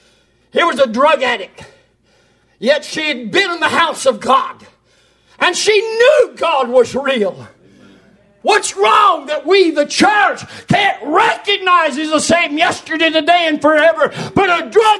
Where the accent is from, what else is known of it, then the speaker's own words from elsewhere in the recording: North Carolina, United States; Well, I'm from North Carolina, so I'm a little bit different.